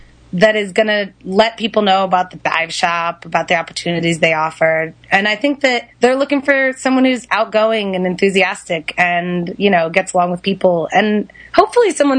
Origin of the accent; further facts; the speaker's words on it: Virginia, United States; Basically, I'm from Virginia, and when I graduated college, I decided that I was going to go out and see the world